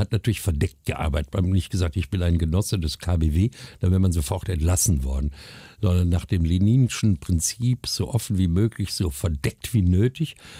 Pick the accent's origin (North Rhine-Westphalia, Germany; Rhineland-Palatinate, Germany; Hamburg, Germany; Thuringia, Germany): North Rhine-Westphalia, Germany; Duisburg; wollte in Duisburg, in meiner Heimatstadt, eine Ausbildung zum Sortimentsbuchhändler machen